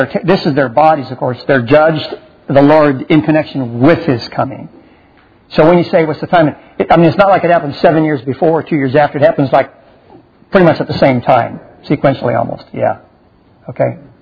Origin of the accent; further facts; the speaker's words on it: San Antonio, Texas, United States; the guy out of San Antonio, Texas, unfortunately my hometown, so giving a bad name to my hometown.